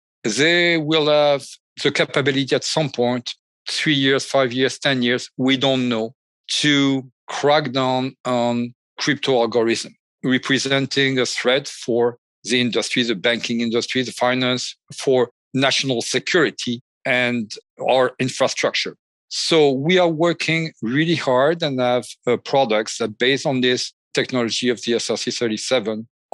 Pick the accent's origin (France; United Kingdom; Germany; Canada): France; now in California, United States; I'm French, and my accent